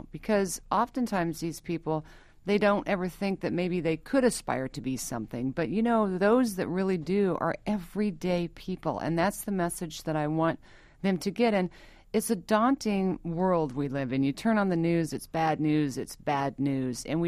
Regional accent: Kansas, United States; I was born and raised in Kansas.

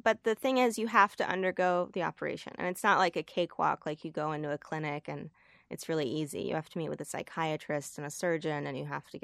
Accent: Massachusetts, United States; I grew up in Massachusetts to two very loving parents who happened to be from Iran, who taught me to be very proud of my heritage and not shy away from it.

